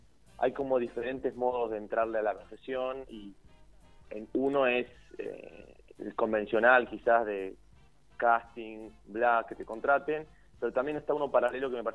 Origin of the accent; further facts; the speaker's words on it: Río Cuarto, Córdoba, Argentina; Yo soy de Córdoba, de Río Cuarto.